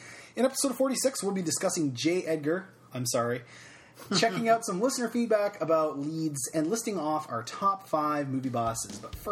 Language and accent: English; Toronto, Ontario, Canada; from Toronto, Canada